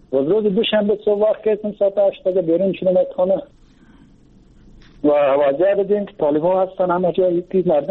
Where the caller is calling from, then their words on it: Kabul, Afghanistan; از کابل هستم، برادر باشنده کابل.